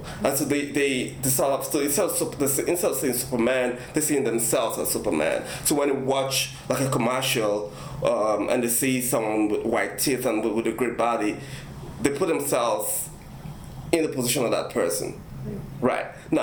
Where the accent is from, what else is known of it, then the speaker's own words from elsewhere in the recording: Nigeria; I'm African, I'm Nigerian, and I grew up in that culture where, a witch could be a vampire.